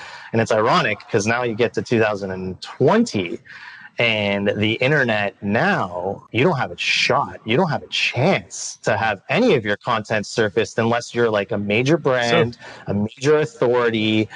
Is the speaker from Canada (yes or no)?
yes; Canada; I was born in Canada. I've grown up in Canada my entire life.